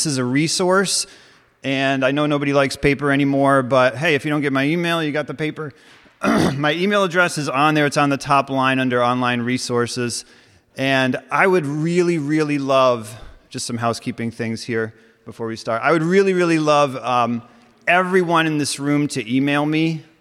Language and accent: English; New York, United States; I am from New York, and I really am so blessed to have this chance to be here